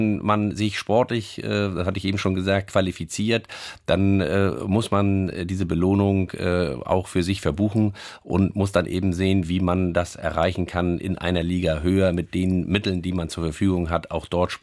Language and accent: German; Northern Germany, Germany; aber das sagt man von uns Norddeutschen ja auch